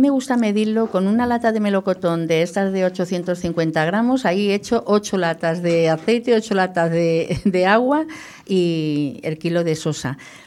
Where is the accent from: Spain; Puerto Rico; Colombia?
Spain; Andalusia; Aparte hago también sevillanas, porque soy andaluza, aunque no se me note